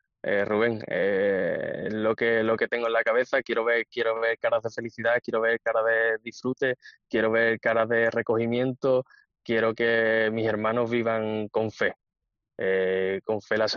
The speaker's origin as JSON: {"language": "Spanish", "region": "Andalusia", "country": "Spain", "said": "Claro, somos andaluces, somos cofrades"}